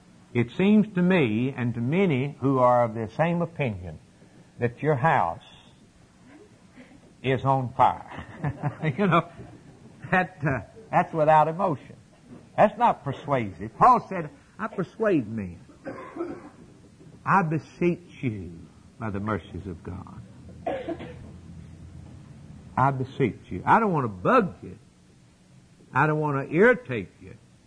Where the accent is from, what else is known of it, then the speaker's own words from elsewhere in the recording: United States; I tell you this, I'm an American, and I'm thankful.